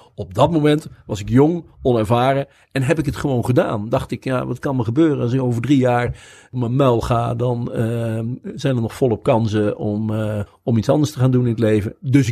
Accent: Gelderland, Netherlands; Ja, ik ben zelf geboren getogen op de Veluwe. Apeldoorn is natuurlijk Veluws.

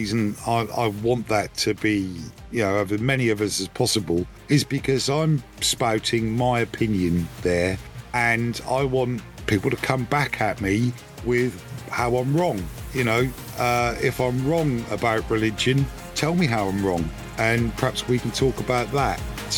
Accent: United Kingdom; I love being British

